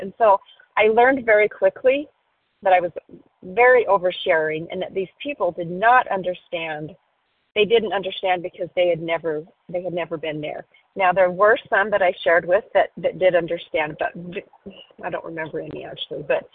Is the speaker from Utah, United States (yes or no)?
yes; Utah, United States; compulsive overeater from Utah.